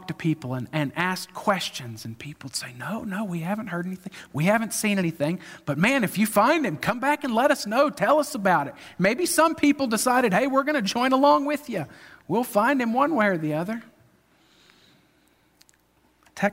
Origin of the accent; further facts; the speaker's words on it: North Carolina, United States; And so naturally, I'm like, hey, I'm from North Carolina.